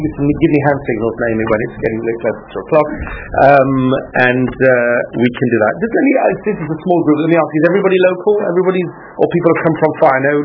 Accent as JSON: {"language": "English", "town": "Leeds", "region": "Yorkshire and the Humber", "country": "United Kingdom", "said": "I'm originally from Leeds. But it's been some time since I lived in Leeds. In spite of the fact that I come from Leeds, yes. Well, my accent was diluted when I was at university"}